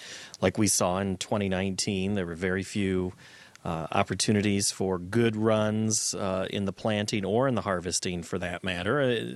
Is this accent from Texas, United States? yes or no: no; Iowa, United States; the farm that I grew up on in Buchanan County, Iowa, was not going to be big enough to support me and my father.